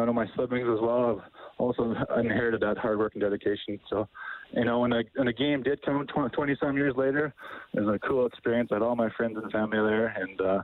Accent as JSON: {"language": "English", "town": "Daysland", "region": "Alberta", "country": "Canada", "tie": "born or raised there", "said": "I'm grateful for growing up in Daysland for sure."}